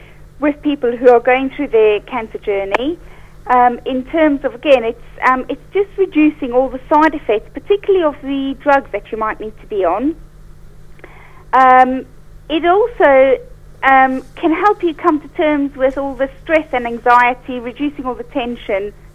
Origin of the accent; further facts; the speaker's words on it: Johannesburg, Gauteng, South Africa; born there; moved away as an adult; I was born in South Africa, Gauteng or Johannesburg.